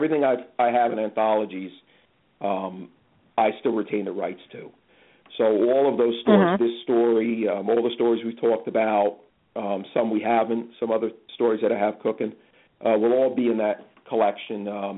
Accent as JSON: {"language": "English", "region": "New York", "country": "United States", "tie": "born or raised there", "also_born_or_lived": "New Jersey", "said": "This is, I grew up in New York, Northern Jersey, so all of these areas and times are very familiar to me."}